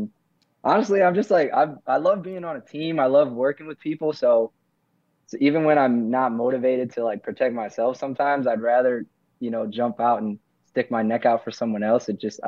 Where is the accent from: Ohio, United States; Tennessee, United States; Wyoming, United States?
Ohio, United States; Like, I grew up in Ohio, and my dad passed away.